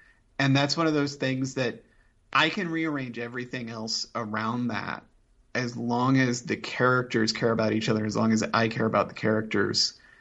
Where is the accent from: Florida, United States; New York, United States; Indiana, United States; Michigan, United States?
Indiana, United States; Indianapolis; So I grew up in Indianapolis.